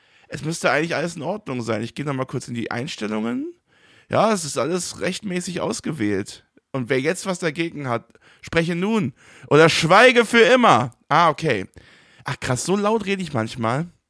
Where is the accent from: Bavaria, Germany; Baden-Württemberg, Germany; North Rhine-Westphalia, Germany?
North Rhine-Westphalia, Germany; Würselen; Ich komme aus Würselen.